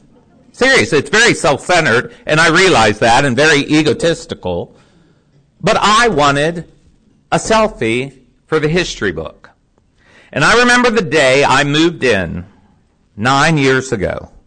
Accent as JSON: {"language": "English", "region": "Kentucky", "country": "United States", "said": "And I said, \"That's me.\" I said, \"I'm from Kentucky.\""}